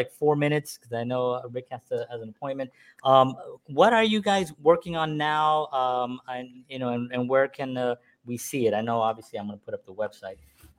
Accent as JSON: {"language": "English", "town": "New York City", "region": "New York", "country": "United States", "tie": "born or raised there", "said": "because we're from the South Bronx. We grew up with like nothing, you know, we had to fight our way out."}